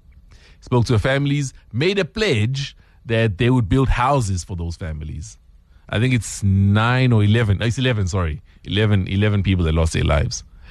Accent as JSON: {"language": "English", "country": "South Africa", "tie": "born or raised there", "said": "So, back in the day, politics was obviously banned when we were growing up in South Africa."}